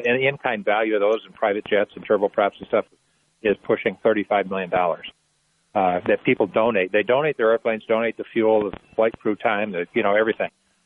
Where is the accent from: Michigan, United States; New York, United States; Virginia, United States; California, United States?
Michigan, United States; about 700 miles away from my hometown up in northern Michigan.